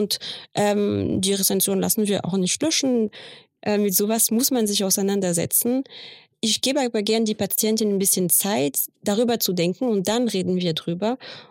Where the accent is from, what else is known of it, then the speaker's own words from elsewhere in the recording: France; Ich habe vor allem in Frankreich studiert. Ich bin Französin. Also ursprünglich ist meine Mama aus Indonesien und mein Papa halb Deutsch, halb Franzose.